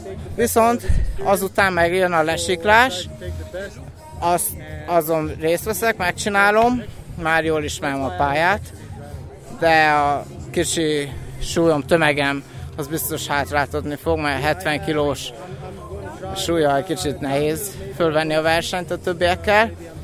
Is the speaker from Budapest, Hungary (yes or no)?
no; Miskolc, Borsod-Abaúj-Zemplén, Hungary; mivel én bánkúti gyerek vagyok. Miskolcról nőttem föl